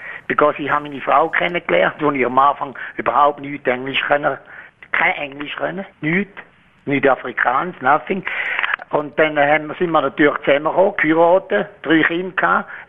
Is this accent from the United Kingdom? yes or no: no; Switzerland; now in South Africa; Ich bin nicht mehr, schon Schweizer, immer noch ein guter Schweizer, aber ich habe mich geändert.